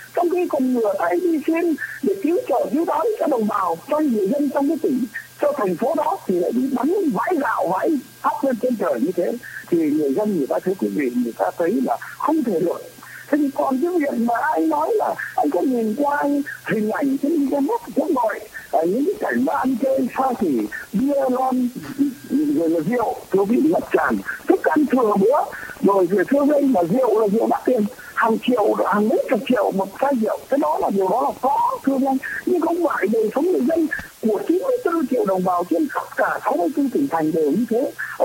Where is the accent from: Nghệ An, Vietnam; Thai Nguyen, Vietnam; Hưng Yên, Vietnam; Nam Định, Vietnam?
Nam Định, Vietnam; Vụ Bản; tôi vẫn nói ngay quê tôi thôi, ở vụ bản Hà Nam Nam Định